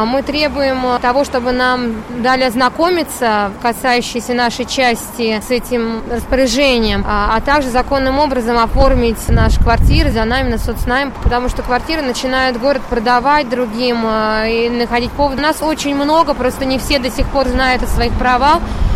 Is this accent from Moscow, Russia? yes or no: yes; Moscow, Russia; Я москвичка